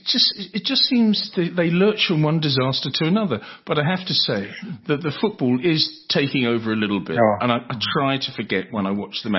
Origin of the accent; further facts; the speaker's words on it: England, United Kingdom; now in Netherlands; England, my home country. I've got my Netherlands, my adopted country, and then later … I associate myself with the Welsh